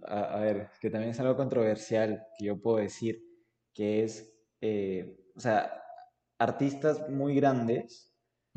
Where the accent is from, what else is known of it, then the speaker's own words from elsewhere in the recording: Piura, Peru; yo soy de Piura y es como que nadie que yo conozca lo sigue